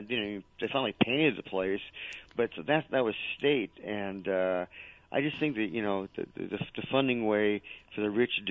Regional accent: California, United States; I'm from California, and when I was in California, living in Santa Cruz, the waiting list to get in public housing was 15 years.

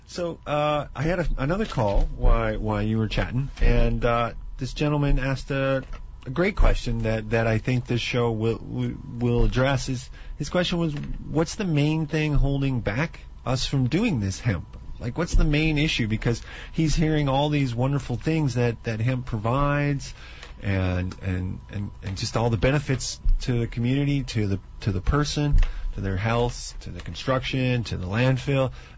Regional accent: Minnesota, United States; They grew it in my hometown where I grew up in Minnesota.

